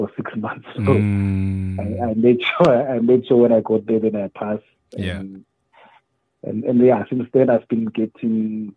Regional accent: Maguru, Limpopo, South Africa; English is a second language; So I grew up in Limpopo, in a rural area, in a village called Maguru.

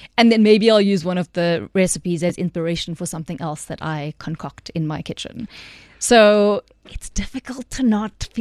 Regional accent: South India, India; So because I am South Indian

